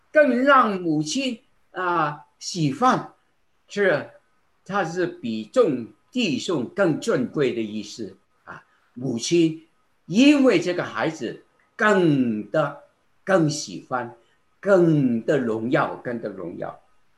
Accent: Guangdong, China; 我们广东人有一句话说

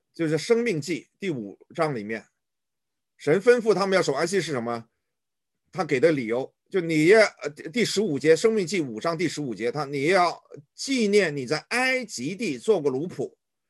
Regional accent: China; 我们中国人说的一句话，敬酒不吃，吃罚酒，

